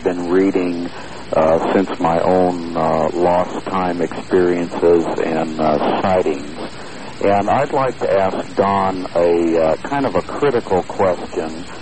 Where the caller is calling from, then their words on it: San Luis Obispo, California, United States; I'm calling from San Luis Obispo, California.